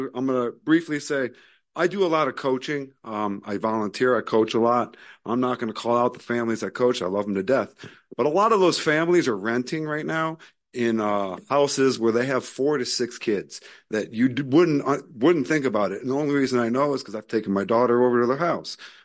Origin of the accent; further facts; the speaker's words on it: River Forest, Illinois, United States; I grew up in River Forest. Since 1974. I was born in 1973. I'm an immigrant into River Forest.